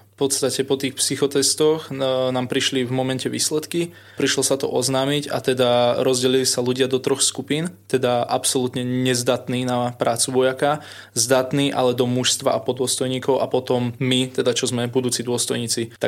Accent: Prievidza, Trenčín Region, Slovakia; Pochádzam z Prievidze

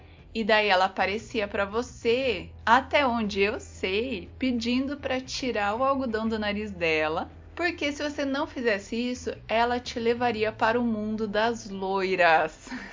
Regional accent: Londrina, Paraná, Brazil; Eu vou contar o meu, que era lá de Londrina, onde eu cresci

